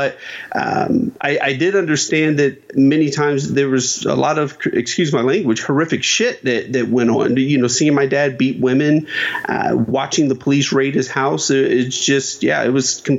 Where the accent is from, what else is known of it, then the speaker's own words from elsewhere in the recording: Dayton, Ohio, United States; I grew up in Dayton, Ohio, so winters were brutal.